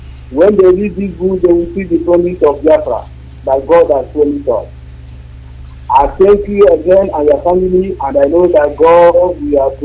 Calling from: Malaysia; Yes, I'm calling from Malaysia.

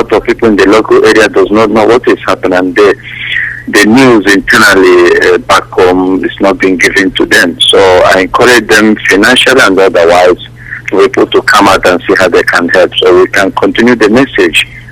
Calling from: Sydney, New South Wales, Australia; I'm coming from Australia, Sydney.

